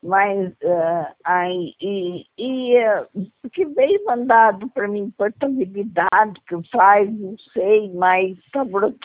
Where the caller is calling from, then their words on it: Piracicaba, São Paulo, Brazil; Piracicaba.